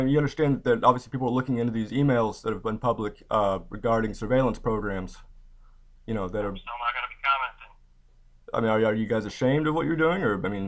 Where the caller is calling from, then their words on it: Texas, United States; Well, I'm calling from Texas.